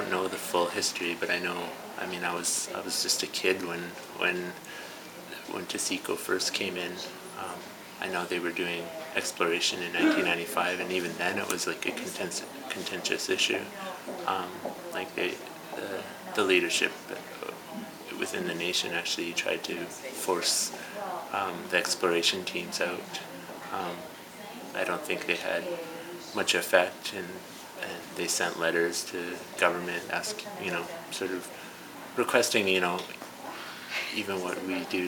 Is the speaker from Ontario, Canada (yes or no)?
no; Williams Lake, British Columbia, Canada; I'm from the South Cotine Nation. Grew up in Williams Lake. Went to school in Victoria for a few years, and came back with a Master's of Indigenous Governance at University of Victoria